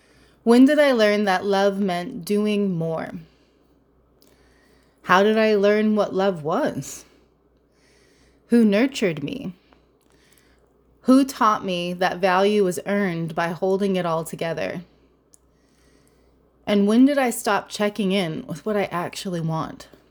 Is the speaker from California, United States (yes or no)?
yes; California, United States; also born or lived in New Zealand; now in Southern United States; I was born in New Zealand, but raised in Southern California. Spring always felt like home, but now, after 15 years of living in the South